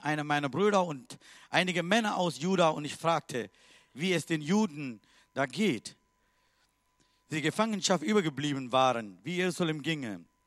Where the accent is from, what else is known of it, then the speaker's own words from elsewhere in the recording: Sri Lanka; German is a second language; now in Germany; Ich komme aus Sri Lanka. Aber ich bin so dankbar für diesem Land, für diese Nation.